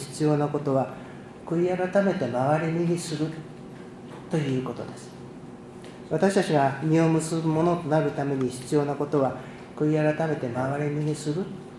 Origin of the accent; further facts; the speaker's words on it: Nagano, Japan; 私の田舎の長野県では巨人の試合しか中継しなかったんで